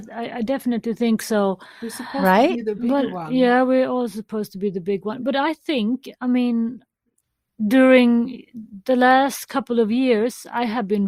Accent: India; born there; I am adopted. I was born in India.

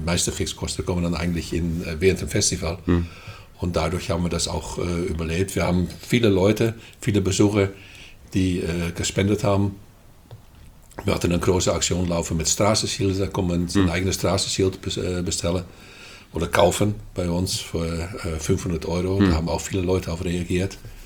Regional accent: Netherlands; German is a second language; now in Germany; Ja, ich komme aus den Niederlanden. Ja, oder lieber gesagt Holland, weil ich komme tatsächlich aus Holland. Und ich bin irgendwo in, ich glaube so Mitte 1975 oder 78 bin ich nach Deutschland gekommen

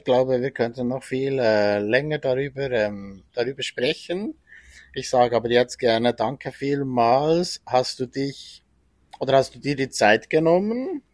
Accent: Switzerland; Wir bei uns in der Schweiz

